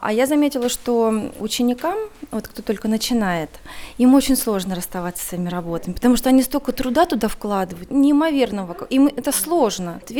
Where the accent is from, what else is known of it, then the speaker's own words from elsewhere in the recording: Magadan Oblast, Russia; also born or lived in Tver; Я родилась в Твери. Начнем с этого, что я здесь родилась, в 4-м роддоме. И в месяц меня родители привезли в Магаданскую область.